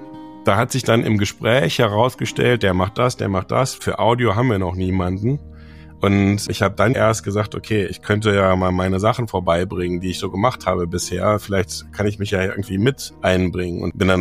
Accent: Bochum, North Rhine-Westphalia, Germany; Und ich bin selber Bochumer, habe in Bochum gewohnt.

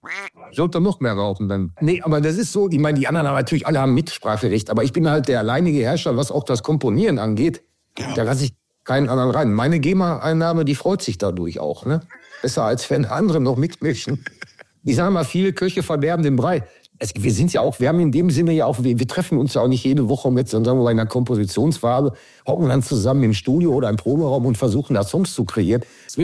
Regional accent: Bavaria, Germany; Meine Freundin, die ist auch aus Bayern

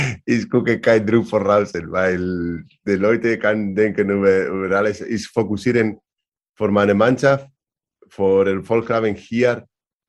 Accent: northern Spain, Spain; German is a second language; ich bin aus dem Norden, aus Spanien

